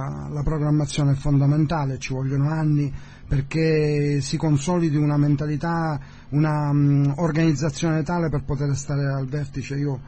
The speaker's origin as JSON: {"language": "Italian", "region": "Sicily", "country": "Italy", "tie": "born or raised there", "also_born_or_lived": "Ferruzzano", "said": "nonostante i miei 55 anni, avendo fatto il calciatore, pur essendo nativo di Ferruzzano, qui in provincia di Reggio Calabria, sono cresciuto in Sicilia"}